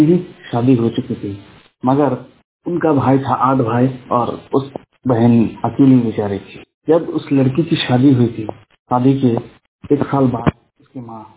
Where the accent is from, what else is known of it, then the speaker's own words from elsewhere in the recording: West Bengal, India; और मैं वेस्ट बंगाल का रहने वाला हूँ।